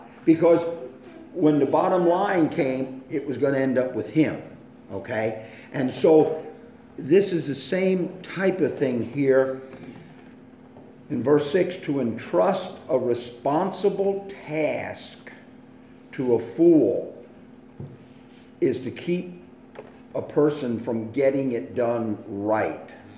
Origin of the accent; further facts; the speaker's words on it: Pennsylvania, United States; a common saying growing up in Pennsylvania Dutch country